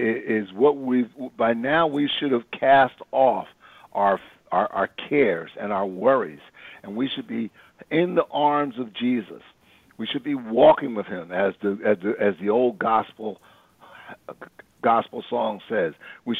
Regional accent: Philadelphia, Pennsylvania, United States; I'm from Philadelphia. and when I was young, it was gang wars.

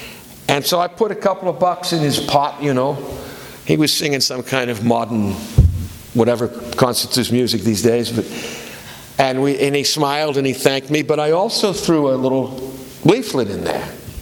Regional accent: Boston, Massachusetts, United States; I come from Boston. We're downtown types.

